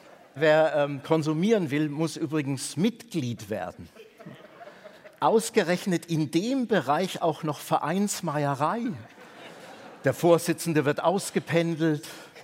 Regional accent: Bavaria, Germany; Ich bin in Bayern aufgewachsen. Das war in meiner Jugend ein Kalifat.

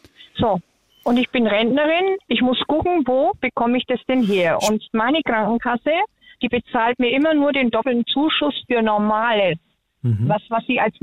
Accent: Bavaria, Germany; Ich komme aus Franken und muss sagen, ich habe da so viel Verschiedenes erlebt.

